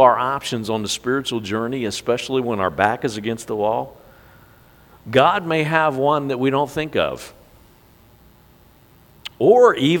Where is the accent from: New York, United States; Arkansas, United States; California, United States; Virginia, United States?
Virginia, United States; Chicks Beach; From where I grew up on the Chesapeake Bay at a place called Chicks Beach, it was 17 and a half miles across to the eastern shore.